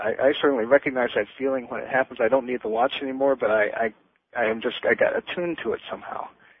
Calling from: Las Vegas, Nevada, United States; I'm calling you from Las Vegas, Nevada.

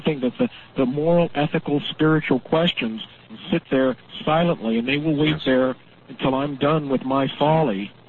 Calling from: Lake Tahoe, United States; I'm calling from Lake Tahoe.

